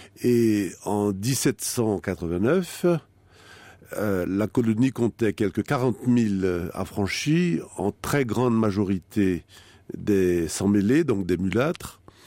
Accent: Haiti; moved away as an adult; now in France; je suis né et j'ai grandi en Haïti, que j'ai quitté il y a 50 ans, mais à l'âge de 20 ans. J'y ai de la famille. C'est dans cette terre que reposent mes parents et mes ancêtres.

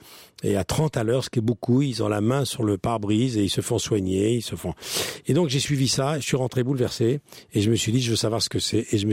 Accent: Normandy, France; Et puis comme je suis normand

